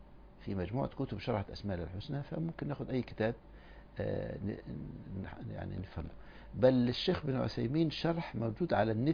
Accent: Egypt; فيه التفسير الوسيط اللي عمله الأزهر عندنا في مصر

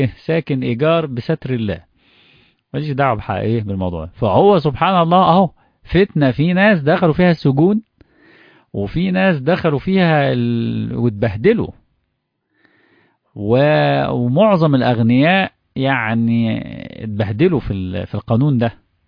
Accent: Egypt; هديك مثال معاصر عندنا في مصر دلوقتي بعد قانون الإزالة.

